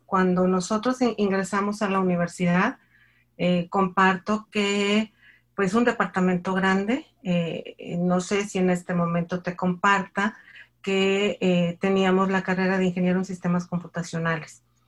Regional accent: Monterrey, Nuevo León, Mexico; born there; now in Aguascalientes, Mexico; Yo nací en Monterrey, Nuevo León, soy regia, pero me considero más hidrocálida porque ya tengo aquí 38 años.

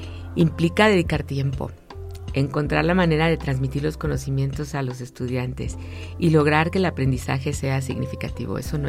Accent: Aguascalientes, Mexico; also born or lived in Chicago; por azares del destino no nací en Aguascalientes, nací en Estados Unidos, en la ciudad de Chicago, aunque toda mi formación académica ha sido en Aguascalientes, siempre.

